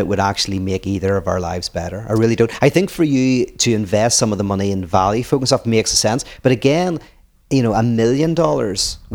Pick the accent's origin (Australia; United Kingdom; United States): United Kingdom; Northern Ireland; I grew up in Ireland, in Northern Ireland.